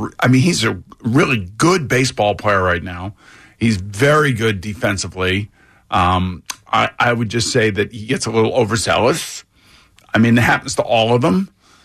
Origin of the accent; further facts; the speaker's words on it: New York, United States; I'm just saying, I'm a New Yorker. I want people to be happy.